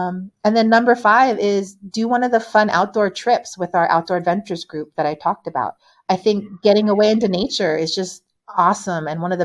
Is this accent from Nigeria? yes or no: no; California, United States; In-N-Out is from California. I was born and raised in California.